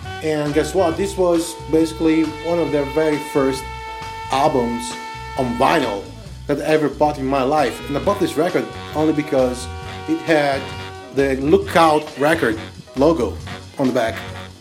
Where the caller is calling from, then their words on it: Florence, Tuscany, Italy; English is a second language; I'm speaking from Florence, Italy.